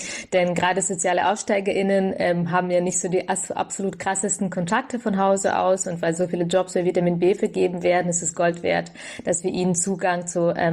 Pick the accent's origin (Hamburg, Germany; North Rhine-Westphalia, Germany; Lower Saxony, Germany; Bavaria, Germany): Bavaria, Germany; in Bayern, wo ich herkomme